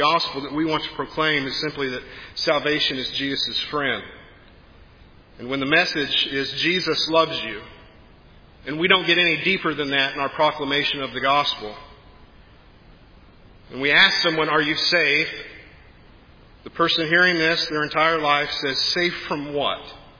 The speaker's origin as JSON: {"language": "English", "region": "the Ozarks", "country": "United States", "tie": "born or raised there", "said": "I was mortified a few years ago to visit my hometown back in the Ozarks, driving by the First Baptist Church there where I attended as a child."}